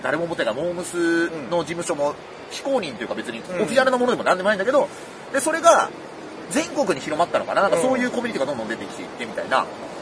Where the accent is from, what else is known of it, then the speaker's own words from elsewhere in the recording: Kawasaki, Kanagawa, Japan; 川崎出身なんですよ、ね、僕と同じね